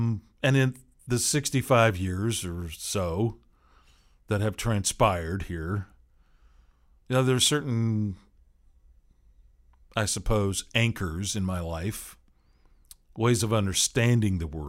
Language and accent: English; Seattle, Washington, United States; You know, I grew up in the Seattle area, right?